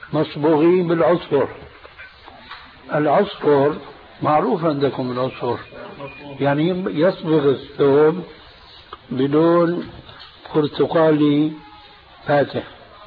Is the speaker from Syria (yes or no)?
yes; Syria; كانت إلى عهد قريب عندنا في سوريا للرجال